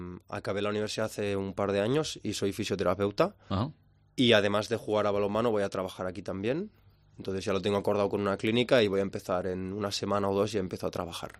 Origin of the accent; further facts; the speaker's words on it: Sant Cugat del Vallès, Catalonia, Spain; Yo vengo de Sant Cugat. Ajá. Que está al lado de Barcelona. Entonces, yo he jugado toda mi vida en Sant Cugat, desde los 8 años